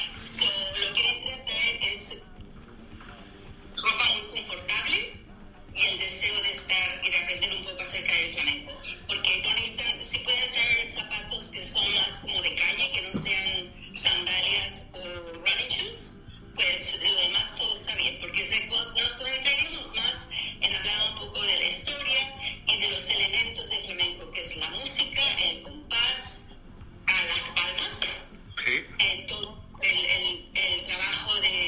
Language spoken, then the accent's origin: Spanish; General Terán, Nuevo León, Mexico; born there; nací en México, en un pueblo pequeño, muy cerca de la ciudad de Monterrey, en el noreste de México, el pueblo se llama General Terán.